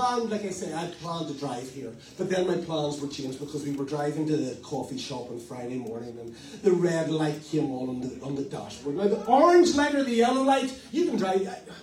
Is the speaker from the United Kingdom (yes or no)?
yes; Northern Ireland, United Kingdom; accent: Northern Irish; And everything from Northern Ireland sounds like R, if you hear my accent.